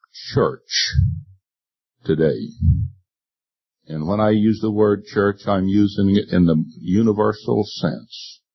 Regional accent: North Carolina, United States; I says, I'm from North Carolina. Well, what nationality are you? Well, I'm a U.S. citizen. Well, he's wanting me to tell him I'm an American Indian, and I did.

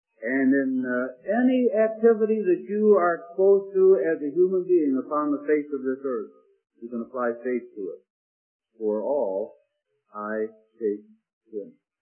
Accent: Scotland, United Kingdom; You know, I'm a Scotsman.

